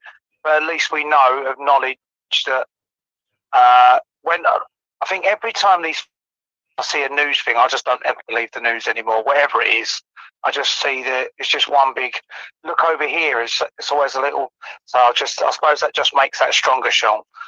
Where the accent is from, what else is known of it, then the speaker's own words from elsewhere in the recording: Romford, East of England, United Kingdom; I'm from Essex, Romford, Essex.